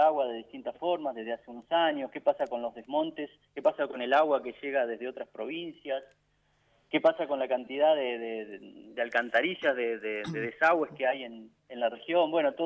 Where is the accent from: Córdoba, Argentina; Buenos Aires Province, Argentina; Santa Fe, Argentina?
Santa Fe, Argentina; Santa Clara de Saguier; born there; now in Rafaela, Argentina; Por mi pasado en el pueblo. Yo soy nacido en Santa Clara de Xavier. Mi pasado en el pueblo, por mi presente acá en Rafaela también.